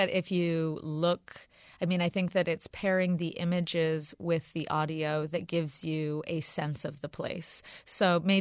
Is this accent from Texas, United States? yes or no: no; Barnard, Vermont, United States; also born or lived in abroad; And I grew up in Barnard, so did my brother, and we both left and did college elsewhere and lived abroad. But Vermont was always a draw for me.